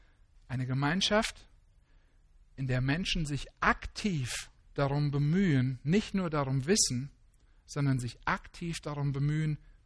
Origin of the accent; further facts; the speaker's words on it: Germany; Ich bin ein Mensch, ich bin ein Mann, ich bin Deutscher, ich bin Ehemann, ich bin Papa, ich bin Pastor